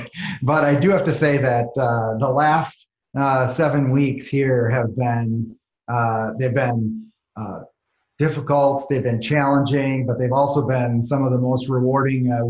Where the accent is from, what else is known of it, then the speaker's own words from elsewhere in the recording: Antigo, Wisconsin, United States; here in my home state of Wisconsin.